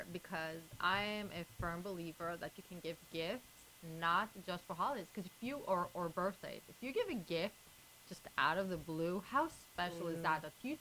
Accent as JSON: {"language": "English", "country": "Israel", "said": "I'm from Israel, and my name in Hebrew means ray of light."}